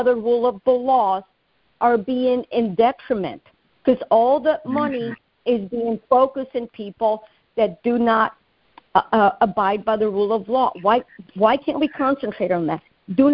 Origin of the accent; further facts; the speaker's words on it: San Juan, Puerto Rico; born there; I was born in San Juan, Puerto Rico. I'm 68 years of age